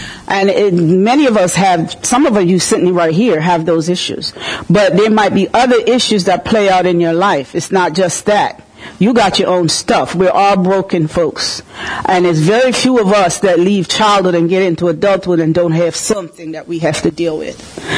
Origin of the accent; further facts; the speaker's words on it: Philadelphia, Pennsylvania, United States; Because I'm from Philadelphia. I lived in Philadelphia 30, 40 something years.